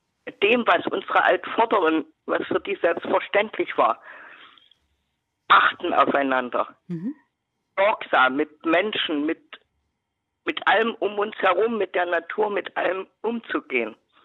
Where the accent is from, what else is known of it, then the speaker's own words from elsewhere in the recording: Jena, Thuringia, Germany; Ich komme aus Jena